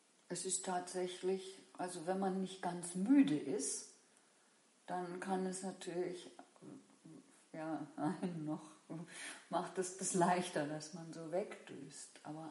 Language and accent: German; Rhineland, Germany; Also, ich komme ja aus dem Rheinland, ne?